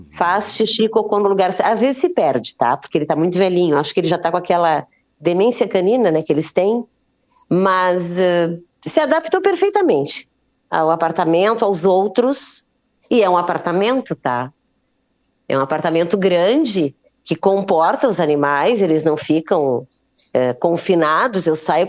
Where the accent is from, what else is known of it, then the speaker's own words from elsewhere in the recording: Uruguaiana, Rio Grande do Sul, Brazil; now in Criciúma, Brazil; Eu sou de Uruguaiana, Rio Grande do Sul, e estou desde 2007 morando em Criciúma.